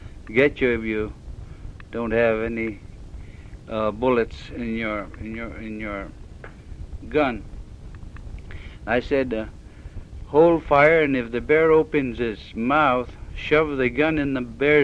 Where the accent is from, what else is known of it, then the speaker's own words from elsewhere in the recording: Barrow, Alaska, United States; born there; Well, I was born in Barrow.